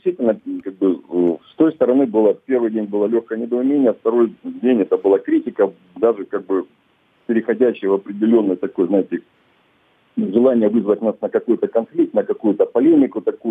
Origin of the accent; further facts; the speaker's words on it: Krasnodon, Luhansk Oblast, Ukraine; Я родом с Краснодона, который на сегодняшний день находится на оккупированной территории.